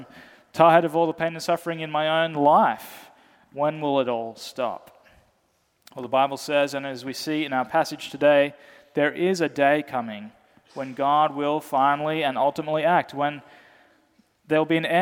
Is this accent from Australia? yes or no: yes; Australia; As an Australian citizen, he is still my earthly king.